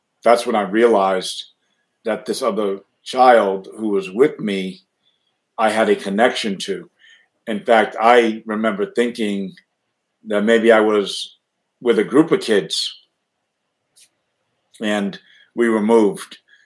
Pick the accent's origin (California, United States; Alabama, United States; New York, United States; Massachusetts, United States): Massachusetts, United States; New Bedford; now in Chicago, United States; So I currently call home the Chicagoland area, although I am originally from Massachusetts, New Bedford, Massachusetts specifically, which is a community that's about an hour and a half south of Boston